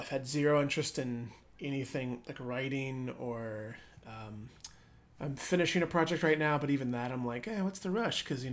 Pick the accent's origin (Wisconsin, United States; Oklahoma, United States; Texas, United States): Oklahoma, United States; I come from Oklahoma, so there's sort of a, people get married a lot younger in Oklahoma.